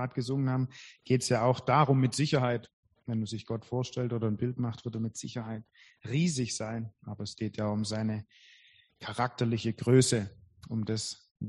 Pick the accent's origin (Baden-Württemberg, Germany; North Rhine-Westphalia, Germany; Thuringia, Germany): Baden-Württemberg, Germany; Weingarten; Und das war ein Weingarten, wo ich aufgewachsen bin.